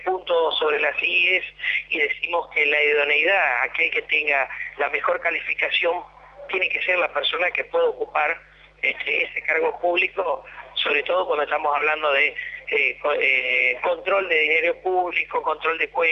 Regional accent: La Pampa, Argentina; tenemos que aspirar todos como pampeanos y como argentinos

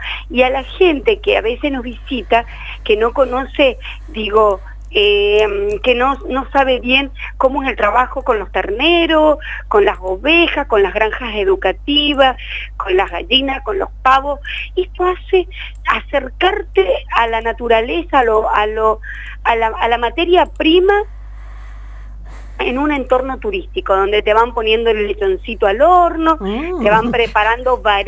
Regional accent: Mendoza, Argentina; como mendocinos

